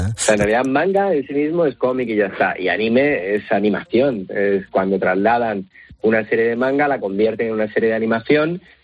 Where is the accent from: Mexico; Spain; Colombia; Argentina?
Spain; Granada, Andalusia; also born or lived in Alicante; soy de Granada. Hubo un tropiezo en Alicante, pero soy de Granada.